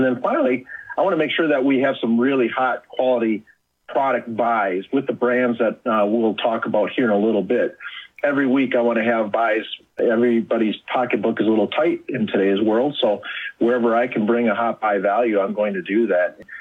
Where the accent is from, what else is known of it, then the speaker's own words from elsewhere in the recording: Wisconsin, United States; I'm from Wisconsin. I understand what our neighbors want and need.